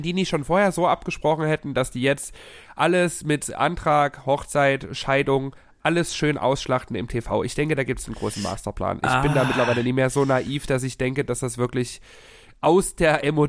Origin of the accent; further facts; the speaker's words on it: Germany; weil ich bin Deutscher und alles, was aus Skandinavien kommt, ist mir egal.